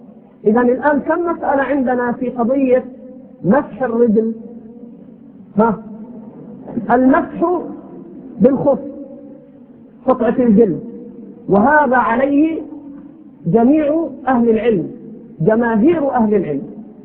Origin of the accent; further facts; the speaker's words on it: Egypt; على لهجتنا هنا في مصر